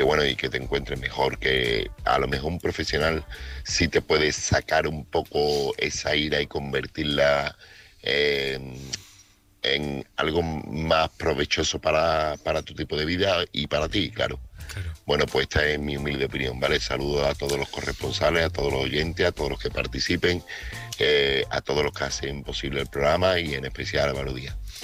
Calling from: Seville, Andalusia, Spain; corresponsal de Sevilla.

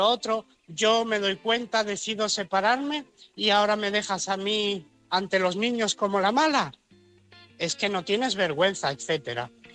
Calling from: Barcelona, Catalonia, Spain; de Barcelona.

